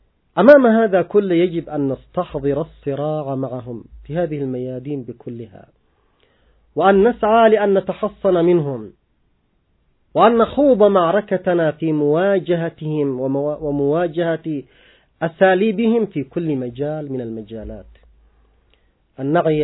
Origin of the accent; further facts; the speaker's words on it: Yemen; فيما فعله أدواتهم عندنا في اليمن من جرائم وحشية